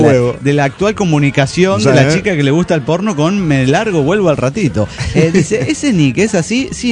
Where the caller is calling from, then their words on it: Dublin, Leinster, Ireland; de Dublín, Irlanda.